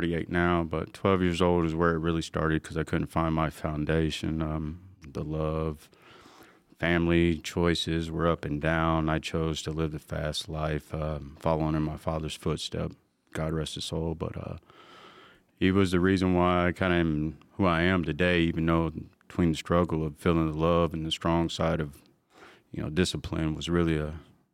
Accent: Dallas, Texas, United States; I'm a little bit of a mutt, as you could say, I guess, because I'm French, Indian, and I'm also Cajun. I'm from a southern down south, Dallas, Texas, born and raised.

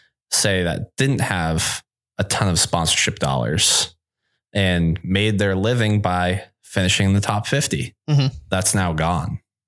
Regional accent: Northeast, United States; But I am from the Northeast.

